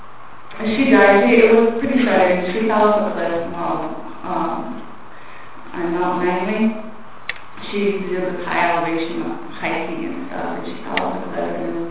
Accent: White Mountain, Arizona, United States; now in Long Beach, United States; I'm actually from White Mountain, Arizona, but I live in Long Beach.

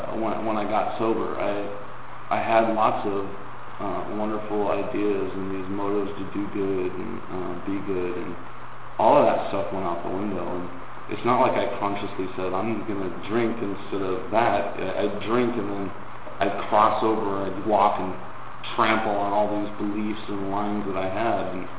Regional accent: Sahuarita, Arizona, United States; Everybody says, where are you from? I said, oh, just a little bit south of Tucson. Because Saurita is hard to especially pronounce if you read it.

